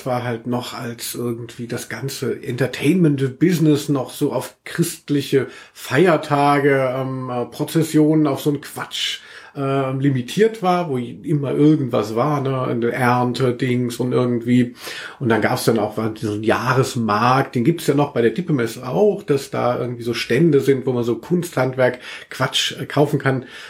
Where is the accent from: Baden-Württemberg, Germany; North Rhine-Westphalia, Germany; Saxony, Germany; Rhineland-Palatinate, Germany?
North Rhine-Westphalia, Germany; Cologne; Also ich komme ja aus Köln, wie man weiß.